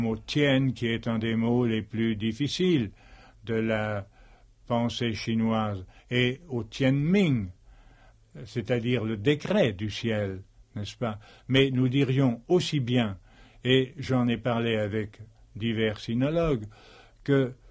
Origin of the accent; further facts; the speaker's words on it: Pays de la Loire, France; sur les houbis, comme on disait dans mon enfance, dans la Mayenne.